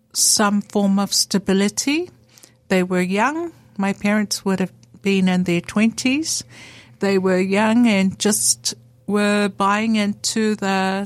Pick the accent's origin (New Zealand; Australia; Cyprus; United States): New Zealand; Auckland; I grew up in South Auckland, Otara, 274. And I schooled there, I went to college